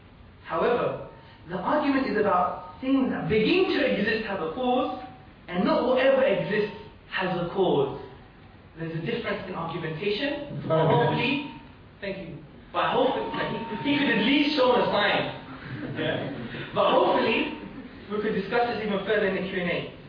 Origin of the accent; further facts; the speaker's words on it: Hackney, London, United Kingdom; I'm from Hackney in London. We have quite a lot of MCs in Hackney.